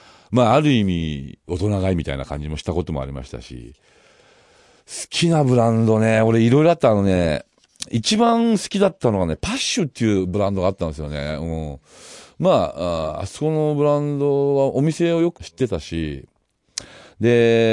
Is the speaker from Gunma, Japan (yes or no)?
yes; Gunma, Japan; moved away as an adult; 僕ね、群馬の田舎から出てきて、まあ1年目はね、高校出て1年目は本当安い給料だったんですけど